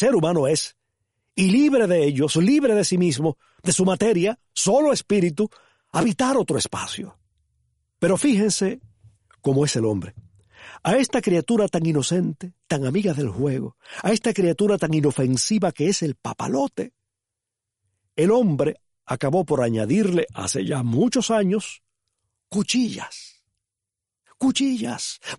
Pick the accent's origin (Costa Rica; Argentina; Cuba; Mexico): Cuba; ese recuerdo es el de un papalote o el de varios papalotes sobrevolando los tejados de mi pueblo allá en Cuba.